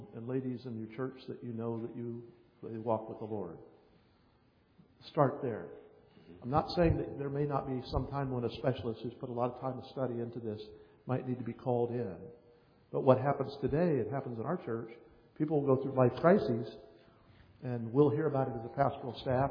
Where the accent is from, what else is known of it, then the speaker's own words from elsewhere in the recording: Ohio, United States; I'd never been in a church like this before. I was growing up in Ohio.